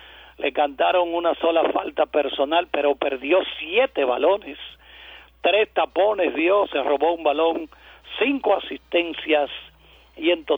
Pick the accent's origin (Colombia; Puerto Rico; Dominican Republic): Dominican Republic; es una muestra de esa vocación de servicio que nos caracteriza como dominicanos